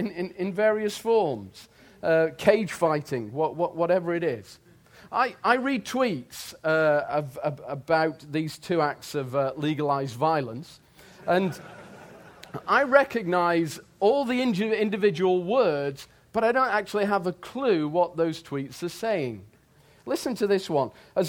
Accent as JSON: {"language": "English", "region": "England", "country": "United Kingdom", "accent": "English", "said": "But you have to appreciate the fact that I'm an Englishman. My accent tells you that."}